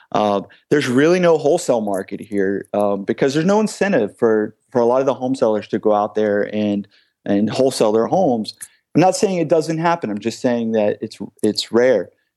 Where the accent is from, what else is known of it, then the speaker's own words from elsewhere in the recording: Texas, United States; moved away as an adult; So I am originally from Texas, but I moved out to California when I was 20. I'm 31 now.